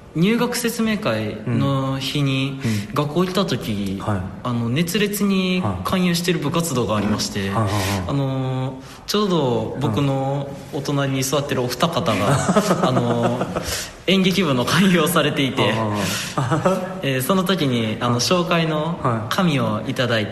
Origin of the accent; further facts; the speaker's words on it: Kansai, Japan; accent: Kansai dialect; 練習中でもよく関西弁が出ちゃってて。